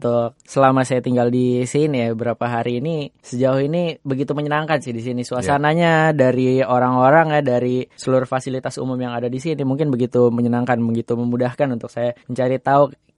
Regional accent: Jakarta, Indonesia; now in United States; Saya berasal dari Jakarta dan saat ini saya sedang kuliah, masih masa kuliah, semester akhir di Brawijaya University di Kota Malang.

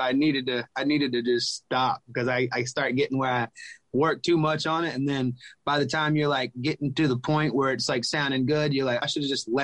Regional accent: Conyers, Georgia, United States; which is right there in my hometown, Rockdale County, in Conyers, Georgia, where I grew up, about 30 minutes east of Atlanta.

